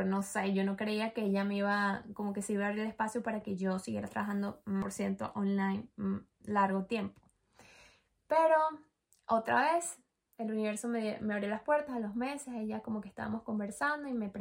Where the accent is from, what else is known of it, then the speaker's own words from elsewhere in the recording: Venezuela; moved away; cuando yo emigré de Venezuela, o sea, cuando me vine de bien a Venezuela, mi familia se vino conmigo